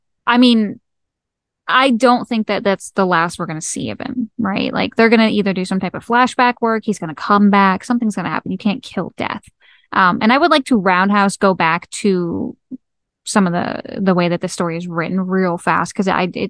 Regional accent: Kentucky, United States; But I'm from Kentucky, so

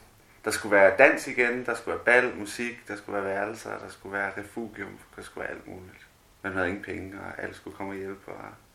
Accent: Central Denmark Region, Denmark; also born or lived in Copenhagen / India; Jeg voksede op i Østjylland. Så flyttede til København efterfølgende, boede rundt omkring her, og så boede et stykke tid i Sønderland, og så her tilbage.

